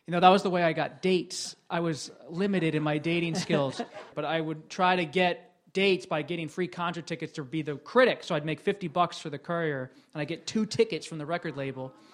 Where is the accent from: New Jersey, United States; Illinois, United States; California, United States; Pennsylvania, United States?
Pennsylvania, United States; Bucks County; I grew up in Bucks County. I'm a suburban guy from Philly who loves reporting and history.